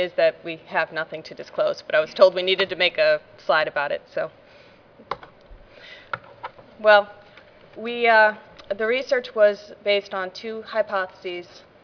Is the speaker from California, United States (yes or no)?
no; Fort Wayne, Indiana, United States; I'm from Fort Wayne, Indiana.